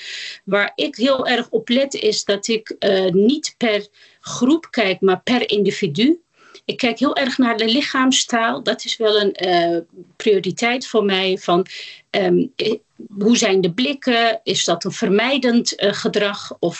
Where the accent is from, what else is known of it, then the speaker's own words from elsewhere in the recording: Netherlands; Ik ben van Turkse komaf. Ik woon mijn hele leven lang al in Nederland. Dus al 49 jaar.